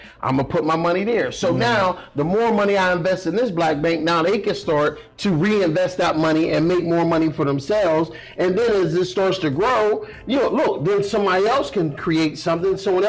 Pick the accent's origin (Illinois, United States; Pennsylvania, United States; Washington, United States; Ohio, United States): Pennsylvania, United States; That whole, like, the way I grew up, growing up in the Hill District